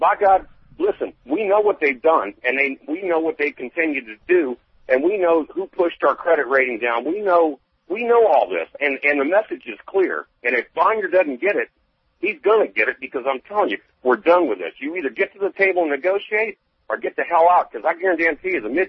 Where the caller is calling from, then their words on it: North Charleston, South Carolina, United States; Just so you know, I'm calling you from North Charleston here, and I'm in the 6th District